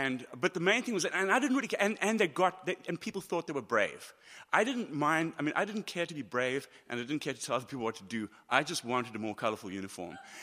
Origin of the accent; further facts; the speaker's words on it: South Africa; I grew up in South Africa, and it was during apartheid. I grew up in the 60s and the 70s